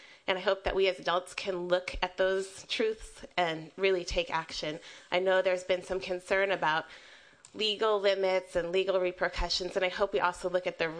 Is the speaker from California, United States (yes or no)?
yes; Oakland, California, United States; I'm from Oakland. I'm the mom of a 2-year-old and a 5-year-old.